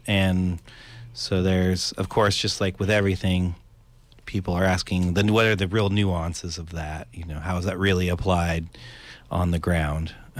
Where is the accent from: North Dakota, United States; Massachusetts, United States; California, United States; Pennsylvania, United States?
California, United States; I was raised here in Humboldt County. It's true, South Fork dropout. I grew up in Southern Humboldt